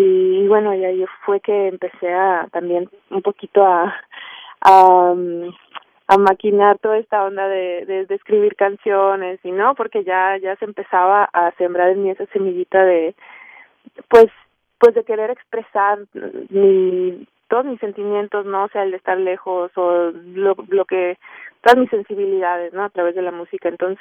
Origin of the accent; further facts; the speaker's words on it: Ciudad Juárez, Chihuahua, Mexico; Sí, yo soy originaria de Ciudad Juárez, es una ciudad fronteriza con El Paso, Texas